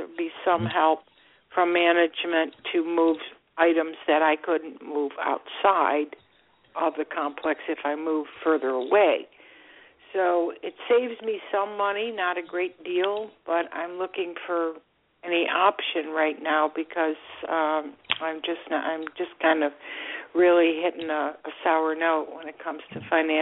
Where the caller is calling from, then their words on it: Florida, United States; I'm calling from sunny South Florida.